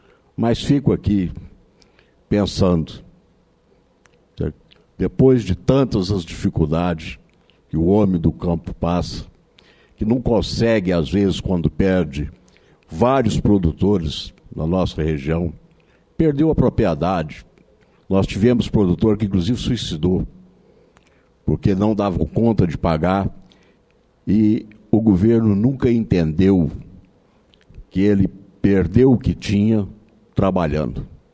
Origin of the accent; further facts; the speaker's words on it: Goiás, Brazil; Sou goiano